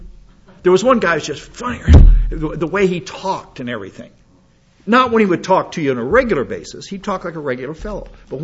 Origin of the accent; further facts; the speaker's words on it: Hot Springs, South Dakota, United States; moved away; So God drugged me off to St. Louis, Missouri. Against my will. That was really against my will. Did it at Christmas too. That even made it worse. All my friends were back in Hot Springs, South Dakota, population 5,000.